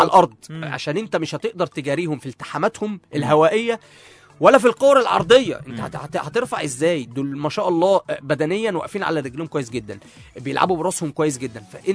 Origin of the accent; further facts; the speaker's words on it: Egypt; احنا بنعرف كمصريين نتعامل معاه.